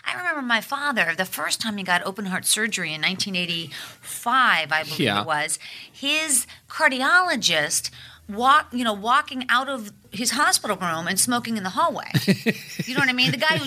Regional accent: Pittsburgh, Pennsylvania, United States; You know, it's true though, like growing up in Pittsburgh, it was like that in terms of drinking, because it was just like a way of life.

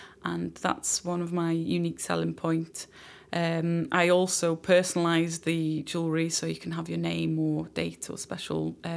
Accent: Llanelian, Wales, United Kingdom; I'm originally from Llanelian, and I started my business about four or five years ago.

